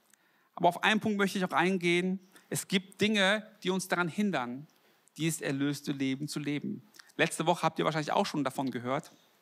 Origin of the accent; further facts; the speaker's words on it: Germany; Ja, aber woher kommen Sie? So, ja, da muss man mir mal erklären. Ja, also meine Eltern kommen aus Südkorea.